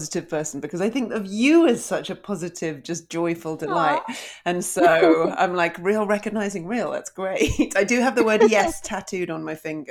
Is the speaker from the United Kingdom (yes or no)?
yes; England, United Kingdom; now in Canada; bear in mind I'm English